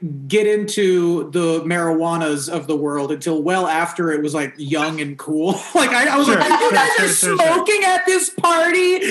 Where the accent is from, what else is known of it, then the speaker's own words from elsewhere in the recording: New York, United States; we're all from New York and we're all in show business